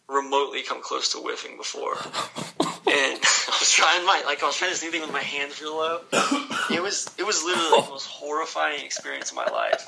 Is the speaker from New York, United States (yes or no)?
no; Atlanta, Georgia, United States; played with him a couple times growing up in Atlanta